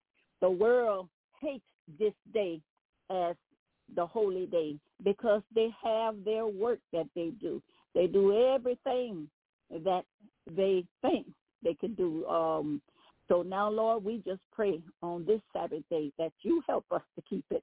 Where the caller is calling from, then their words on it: Baton Rouge, Louisiana, United States; I am calling from Baton Rouge, Louisiana.